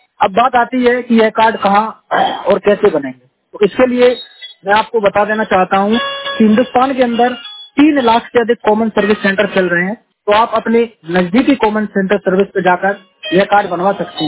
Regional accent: Isagarh, Madhya Pradesh, India; मैं ईशागढ़ अशोक नगर मध्य प्रदेश का रहने वाला हूँ।

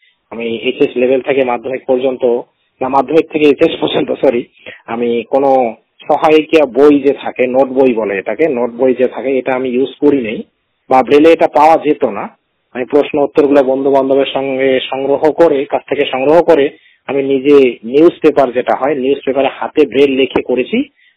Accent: Alipurduar, West Bengal, India; আলিপুরদুয়ার জেলাতেই আমার পড়াশোনা শুরু, আলিপুরদুয়ার জেলাতেই আমার বড় হওয়া।

